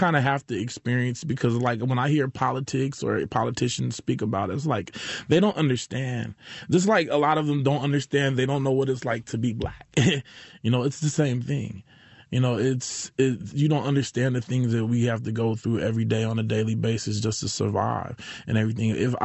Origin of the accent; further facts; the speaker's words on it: Sacramento, California, United States; also born or lived in Oakland; So I ended up going to Sac High. I'm from Sacramento, Oakland and Sacramento.